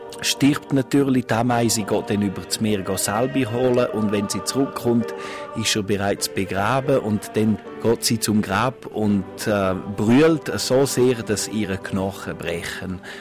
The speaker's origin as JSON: {"language": "German", "region": "Grisons", "country": "Switzerland", "said": "Ich bin ein echter, waschechter Bündner und bin Romanischlehrer und Musiklehrer. Bin 49"}